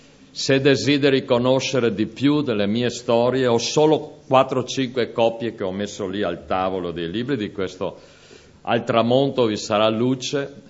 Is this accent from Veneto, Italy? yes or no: yes; Cismon del Grappa, Veneto, Italy; Allora non sono l'unico che Dio ha salvato dei veneti. Anche se devo dirmi che nella mia formazione ero cresciuto sì là a Cismon, spesso in montagna